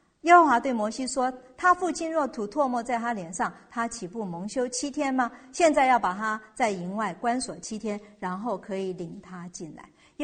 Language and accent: Chinese; China